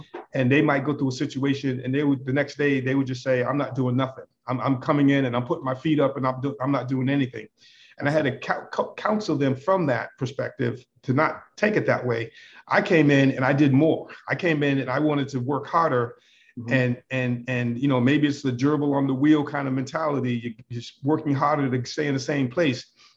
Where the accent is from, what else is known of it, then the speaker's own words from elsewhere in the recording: Boston, Massachusetts, United States; moved away as an adult; also born or lived in upstate New York; when I moved to upstate New York from Boston, that's when I first left Boston.